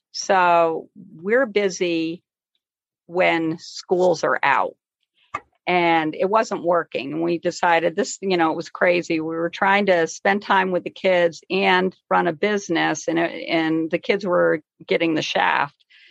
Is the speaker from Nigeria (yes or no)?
no; Scotia, New York, United States; No, actually, I grew up in Scotia, New York.